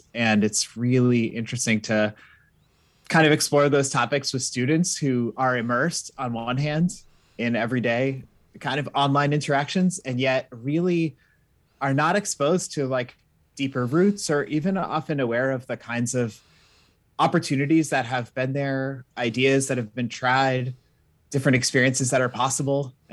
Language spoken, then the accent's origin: English; Massachusetts, United States; I grew up in Massachusetts, so kind of like around Austin, there was ISPs and things like